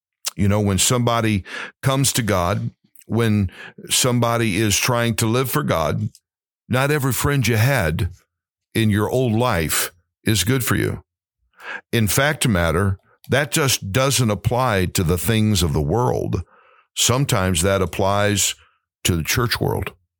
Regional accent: St. Louis, Missouri, United States; now in Dallas, United States; But I'm born and raised in St. Louis, and I went back there for a period of time and planted a new church

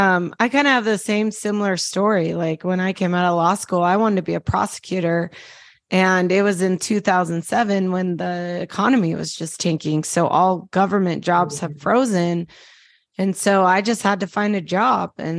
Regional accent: Utah, United States; now in Dallas, United States; I am from Utah, even though I live in Dallas now.

